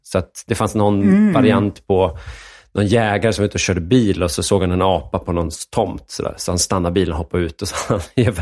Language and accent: Swedish; Enviken, Dalarna County, Sweden; accent: Dalecarlian; Ja, men jag har ju dalmål där någonstans där. Men, så jag är ju från en liten by och den ligger utanför, utanför Falun.